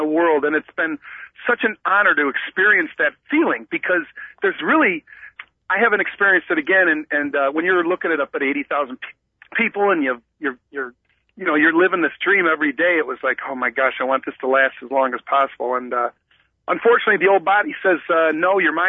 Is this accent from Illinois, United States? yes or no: yes; Chicago, Illinois, United States; I'm from Chicago, and I get to play against the 85 Bears.